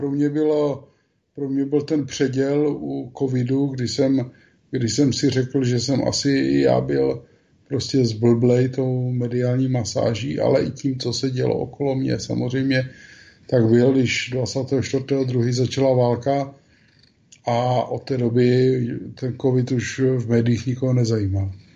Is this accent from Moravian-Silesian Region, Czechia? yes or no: yes; Moravian-Silesian Region, Czechia; já jsem vyrůstal na Ostravsku a většinu svého života tam žiju